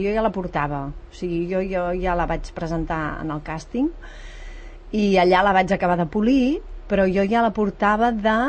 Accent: Tarragona, Catalonia, Spain; jo sóc de Tarragona i... I també, doncs, de petita recordo anar a veure molt, molt totes les ruïnes romanes

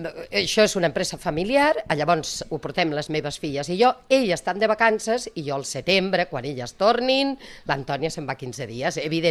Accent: Sabadell, Catalonia, Spain; Veníem de Sabadell, perquè jo sóc de Sabadell

